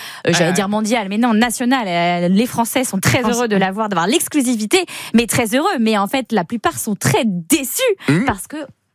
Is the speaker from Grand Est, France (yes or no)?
no; Marseille, Provence-Alpes-Côte d'Azur, France; Oui, bon, c'est l'idée. Mais je suis de Marseille.